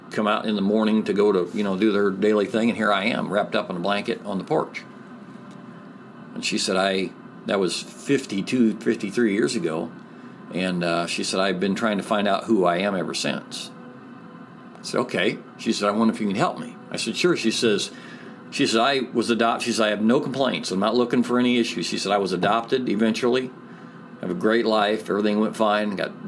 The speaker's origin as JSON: {"language": "English", "town": "Angola", "region": "Louisiana", "country": "United States", "said": "This is news to me, and I'm from Angola."}